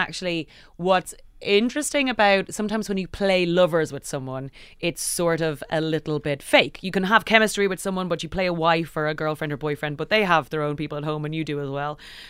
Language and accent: English; Ireland; moved away; But I'm also very aware of kind of the privilege I hold as an Irish English speaking immigrant and how that privilege isn't extended to everyone.